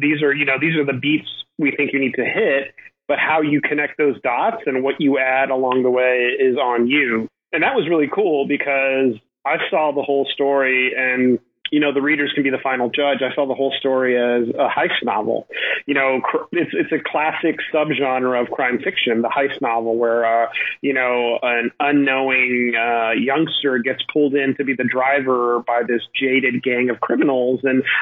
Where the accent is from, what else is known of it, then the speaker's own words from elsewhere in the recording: Miami, Florida, United States; my Private Eye series, which is set in my hometown of Miami, was ending.